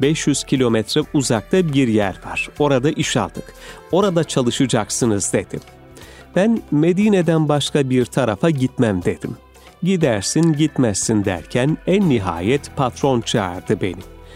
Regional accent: Orhaniye, Konya, Turkey; moved away as an adult; Biz fakir bir aile çocuğuyuz her şeyden önce. Konya Akbiran Orhaniye köyünde 1954 yılında doğduk. Babamız çiftçilik yapardı. İlkokulu orada bitirdik.

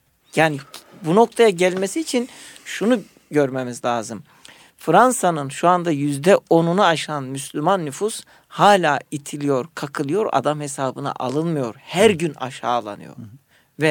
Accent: Adana, Turkey; mesela ben Adanalıyım, bizim şehrimize diyelim ki Güneydoğu'da şehit olan asker cenazeleri bayrağı sarılı geldiğinde kızdık

